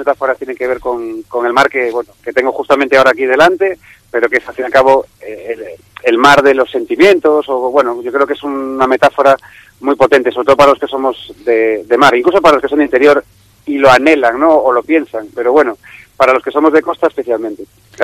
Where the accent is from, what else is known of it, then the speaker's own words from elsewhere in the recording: A Coruña, Galicia, Spain; Bien, estoy en mi tierra ahora, en Coruña